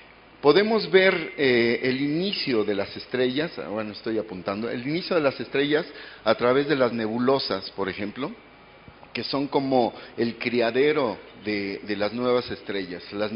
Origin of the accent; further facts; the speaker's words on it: Bernal, Querétaro, Mexico; Les presumo el lugar de donde vengo. Le decimos Bernal, la piedra de Bernal, pero en realidad no es una piedra, es un domo volcánico.